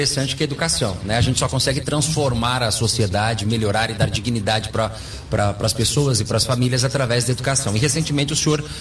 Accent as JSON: {"language": "Portuguese", "town": "Carapó", "region": "Mato Grosso do Sul", "country": "Brazil", "tie": "born or raised there", "said": "Eu vim de Carapó, estudei em escola estadual, Cleusa Aparecida Vargas Galhardo."}